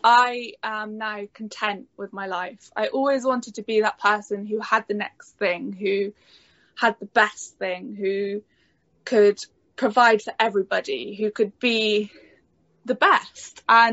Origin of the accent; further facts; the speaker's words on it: Stroud, South West England, United Kingdom; So, hello, everyone. I'm from Stroud.